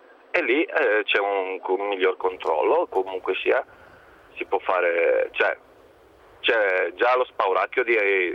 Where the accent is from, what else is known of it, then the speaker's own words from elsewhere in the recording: Romania; Italian is a second language; now in Milan, Italy; Io sono rumeno di nazionalità, cittadino italiano.